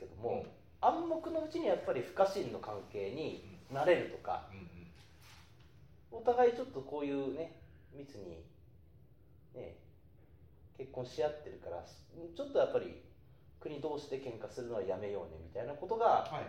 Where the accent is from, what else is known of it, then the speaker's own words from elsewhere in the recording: Kitami, Hokkaido, Japan; 僕北海道の北の、それ北見の出身なんですよ僕。